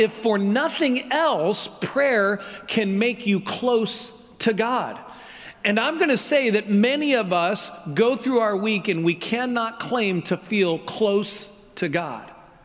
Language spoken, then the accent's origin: English; St. Louis, Missouri, United States; I grew up in Missouri, and Missouri shares a lot in common with the South. I grew up in St. Louis, which is very metropolitan